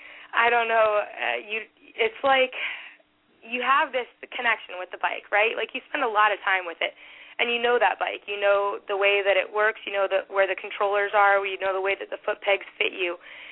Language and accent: English; California, United States; I'm from California, so we have nice weather here.